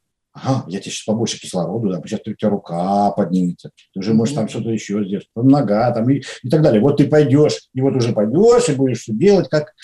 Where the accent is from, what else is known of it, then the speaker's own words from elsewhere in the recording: Russia; мы из России, мы хотим так же, как они, получать благословение